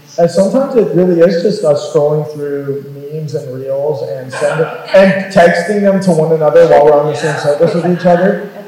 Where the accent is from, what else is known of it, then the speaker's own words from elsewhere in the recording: the Carolinas, United States; where I grew up in the Carolinas